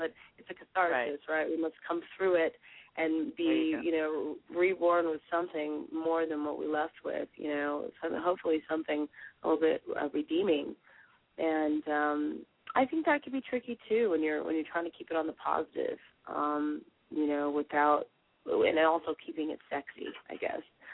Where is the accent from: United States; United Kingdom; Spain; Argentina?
United States; Southern United States; especially growing up in the South, I mean, my friends listened to … and, you know, country western music and, you know